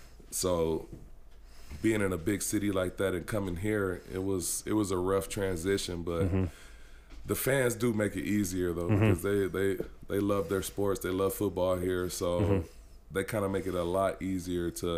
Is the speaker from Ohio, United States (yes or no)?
no; Saginaw, Michigan, United States; Outside of that, I'm from Saginaw, Michigan.